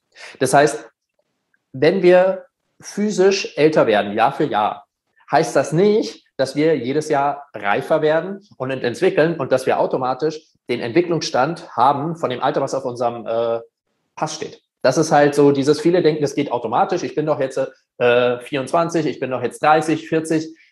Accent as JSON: {"language": "German", "country": "Germany", "accent": "German", "said": "Kemal, unser gemeinsamer Freund, hatte mich mit meinem deutschen Akzent erkannt."}